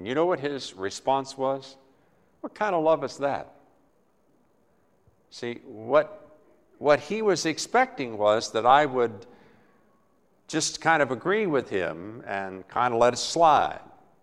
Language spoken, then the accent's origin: English; West Virginia, United States; as a kid, I grew up back in West Virginia, and there were several water wheels